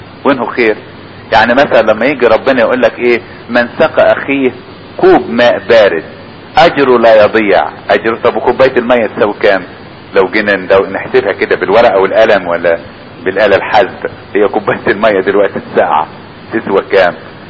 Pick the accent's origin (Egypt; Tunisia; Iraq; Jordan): Egypt; Upper Egypt; كنت بسمع دايما واحد عندنا في الصعيد يقول مثل